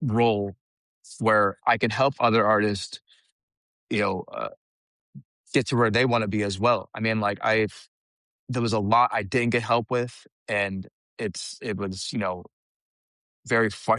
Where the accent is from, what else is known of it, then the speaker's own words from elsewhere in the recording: United States; I'm American by my culture, but by my career, it all stems from Japan.